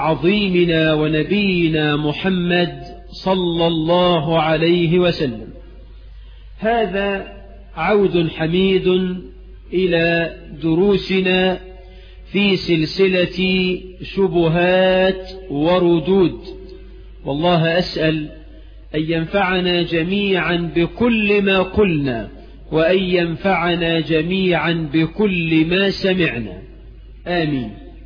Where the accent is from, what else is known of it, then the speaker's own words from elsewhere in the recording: Egypt; بلدنا مصر